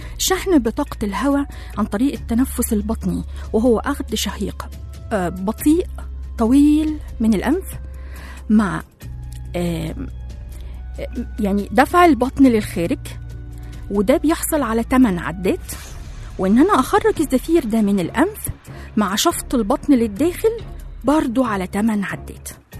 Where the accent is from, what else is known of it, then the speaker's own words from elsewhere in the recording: Egypt; يعني زي ما بنقول عندنا في مصر تقعد وتحط رجل على رجل